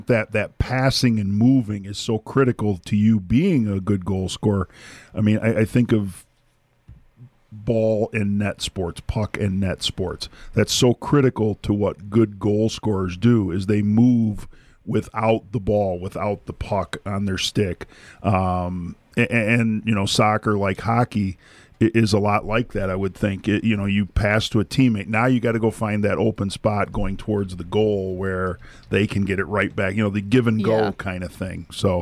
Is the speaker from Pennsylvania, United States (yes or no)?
no; Detroit, Michigan, United States; Where I grew up in Metro Detroit area.